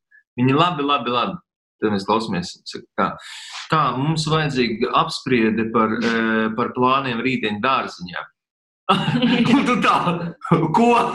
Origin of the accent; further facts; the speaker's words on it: Cēsis, Cēsis Municipality, Latvia; now in Liepāja, Latvia; Nu, es esmu no Cēsīm